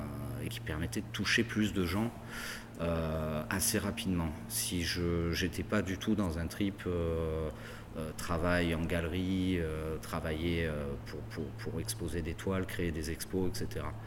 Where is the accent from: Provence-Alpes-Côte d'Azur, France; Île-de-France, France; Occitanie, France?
Provence-Alpes-Côte d'Azur, France; Marseille; Je suis de Marseille.